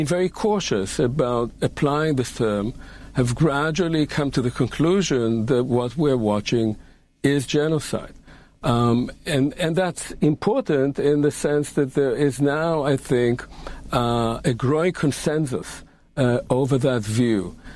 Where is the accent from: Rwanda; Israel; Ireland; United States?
Israel; I was born and raised in Israel. I spent the first half of my life in Israel. I served in the Israeli military.